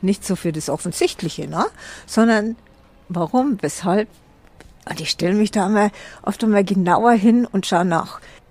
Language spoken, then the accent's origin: German; Mittenwald, Bavaria, Germany; Ich bin ja hier aufgewachsen. Es ist meine Heimat, das sind meine Wurzeln.